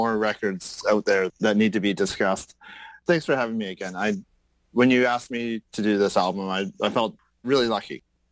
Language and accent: English; India; No offense, I'm from India.